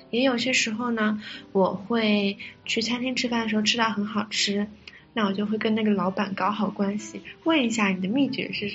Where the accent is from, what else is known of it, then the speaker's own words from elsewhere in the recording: Shanghai, China; 因为我是上海人，所以我还是偏甜口的。